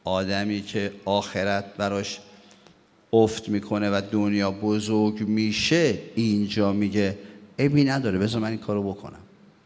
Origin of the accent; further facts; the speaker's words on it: Iran; ما ایرانی هستیم،